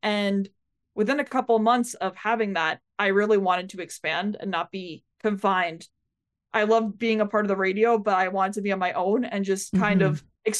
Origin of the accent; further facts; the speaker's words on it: Queens, New York, United States; growing up in the New York City area, I grew up in Queens.